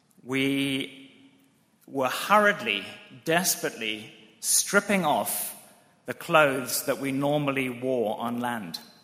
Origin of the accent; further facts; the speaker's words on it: Zimbabwe; I come from Zimbabwe, and so I can always root for any African team that is doing okay, which is great.